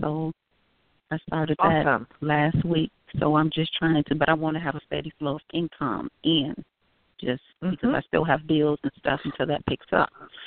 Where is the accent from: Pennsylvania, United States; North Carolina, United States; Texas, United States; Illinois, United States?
Illinois, United States; Chicago; My birthday is October 7th, 1978, and I'm from Chicago, Illinois.